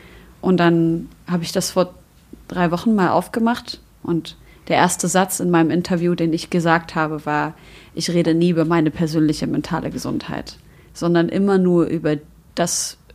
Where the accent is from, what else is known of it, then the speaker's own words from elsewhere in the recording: Syria; Bei uns ist ja nochmal auch was anderes so, eine muslimische Familie so und wir sind aus Syrien und so weiter.